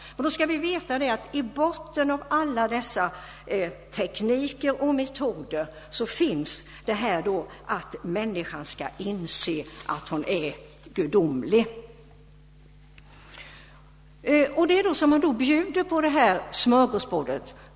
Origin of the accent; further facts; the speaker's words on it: Huskvarna, Jönköping County, Sweden; jag brukar gå på de här New Age-mässorna som finns hemma i Jönköpingstrakten, alltså i Huskvarna då